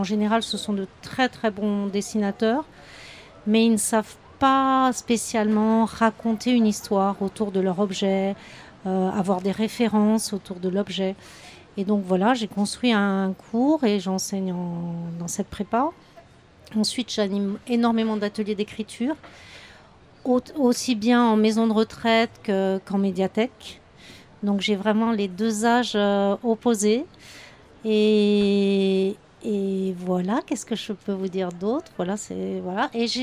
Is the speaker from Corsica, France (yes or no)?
yes; Corsica, France; je viens du Nil, je viens de la Corse, et je suis aussi issue d'un milieu paysan, puisque mon père était berger.